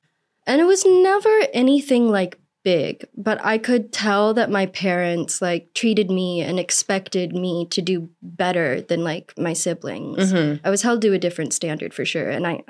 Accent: Oklahoma, United States; Kind of what you would expect. Very flat. Lots of wheat and cows and racist people. Christians.

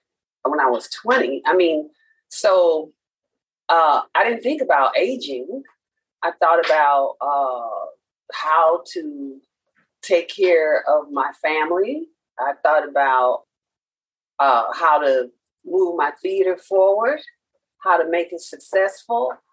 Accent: Chicago, Illinois, United States; I grew up in Cabrini.

